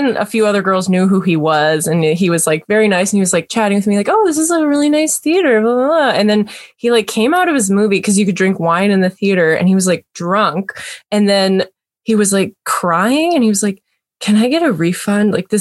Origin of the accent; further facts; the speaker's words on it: Kamloops, British Columbia, Canada; now in Vancouver, Canada; I grew up in Kamloops, BC, so like no one really ever came there. And I only like since I moved to Vancouver have I had like semi like run-ins.